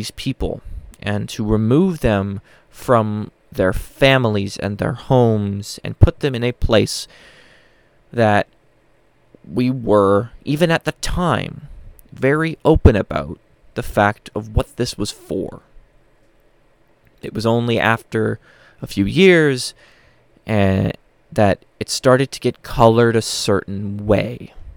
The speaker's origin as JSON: {"language": "English", "town": "Winnipeg", "region": "Manitoba", "country": "Canada", "tie": "born or raised there", "said": "It's my hometown. This is the team that I dreamt of my entire minor hockey career coming back. There's not a single kid in Winnipeg, I think, that didn't hope one day that the Jets would come back"}